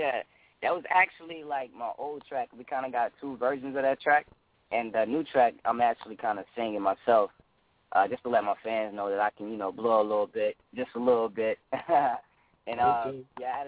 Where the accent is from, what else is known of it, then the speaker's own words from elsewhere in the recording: Greenville, North Carolina, United States; I'm from Greenville, North Carolina, but it feel like Atlanta raised me, man.